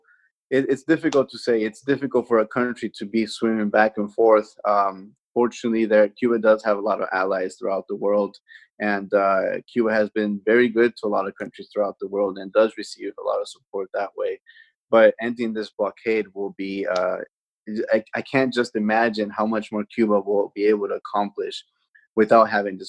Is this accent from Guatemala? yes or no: yes; Guatemala; I know there's Cubans in my home country, Guatemala